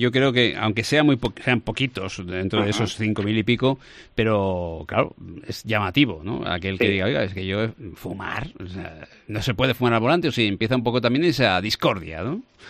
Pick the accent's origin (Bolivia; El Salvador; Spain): Spain; Valencian Community; Veremos a ver cómo somos los valencianos.